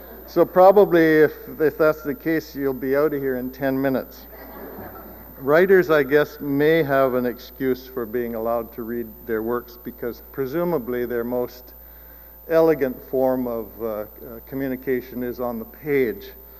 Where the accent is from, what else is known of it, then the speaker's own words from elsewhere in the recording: Vancouver, British Columbia, Canada; I grew up in East Vancouver, where the Asian population was quite large, even in the 1950s and 60s.